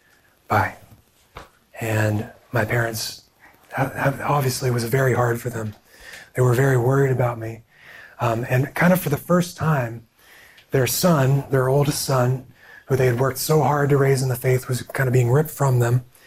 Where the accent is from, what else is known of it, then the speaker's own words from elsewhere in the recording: Ohio, United States; I grew up in Ohio. I'm a local. I grew up in a Christian home, a solid Christian home.